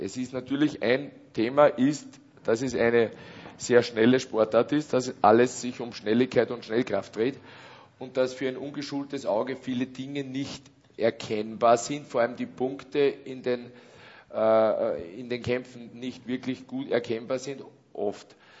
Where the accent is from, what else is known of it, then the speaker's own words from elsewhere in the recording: Schwanenstadt, Upper Austria, Austria; in meiner Heimatstadt, in Schwanenstadt, habe ich ein Plakat irgendwo auf der Straße hängen gesehen.